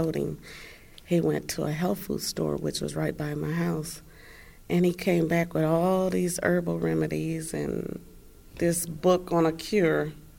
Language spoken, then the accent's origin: English; Columbus, Ohio, United States; I'm from Columbus, Ohio, and I've been positive for 5.5 years.